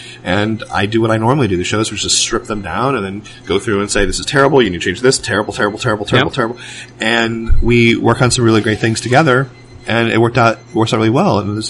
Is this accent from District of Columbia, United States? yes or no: no; Orlando, Florida, United States; now in Los Angeles, United States; Born and raised in Orlando, yeah.